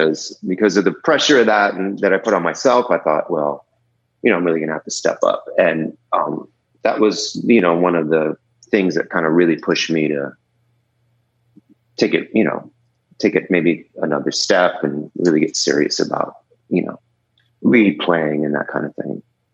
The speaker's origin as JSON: {"language": "English", "town": "Los Angeles", "region": "California", "country": "United States", "tie": "born or raised there", "said": "In LA, in the San Fernando Valley."}